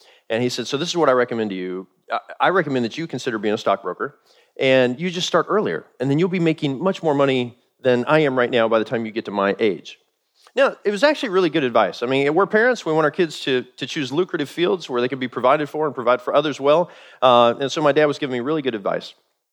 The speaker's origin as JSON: {"language": "English", "town": "Kansas City", "region": "Missouri", "country": "United States", "tie": "born or raised there", "said": "So I'm from Missouri originally. We call it Missouri."}